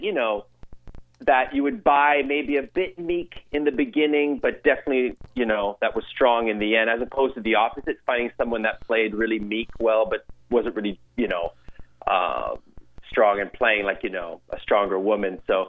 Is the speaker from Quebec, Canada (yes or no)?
yes; Montreal, Quebec, Canada; now in Toronto, Canada; Because, you know, I'm from Montreal. You know, I live in Toronto, but I'm a huge Habs fan.